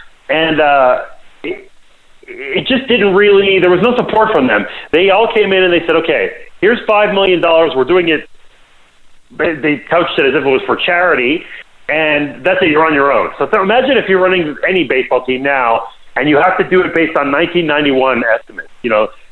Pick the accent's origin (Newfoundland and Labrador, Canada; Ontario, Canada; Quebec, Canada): Quebec, Canada; Montreal; When I was a little boy